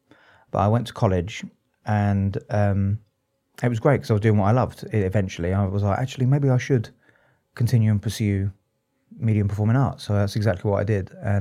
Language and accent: English; Southend-on-Sea, East of England, United Kingdom; I was born and raised in Southend. You know, Southend-on-Sea, born and raised there, have an Irish mother and a Cypriot dad, Turkish Cypriot dad.